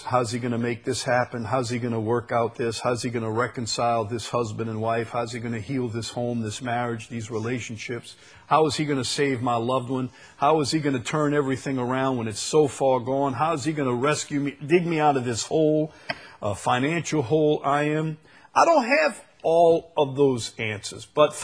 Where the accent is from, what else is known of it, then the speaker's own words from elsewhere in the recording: Chalmette, Louisiana, United States; You have to forgive my ain't, you know. I'm from Chalmette. I never did learn proper grammar.